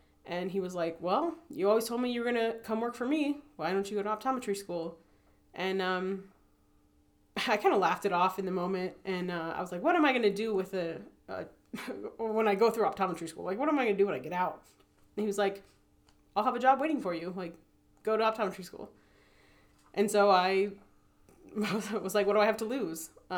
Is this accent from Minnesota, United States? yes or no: no; Florida, United States; Yeah, I'm from Central Florida, like right around Disney area.